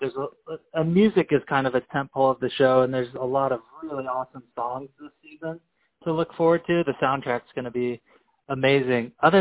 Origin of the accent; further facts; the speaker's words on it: California, United States; Yeah, I was born in 1981. I grew up in Orange County.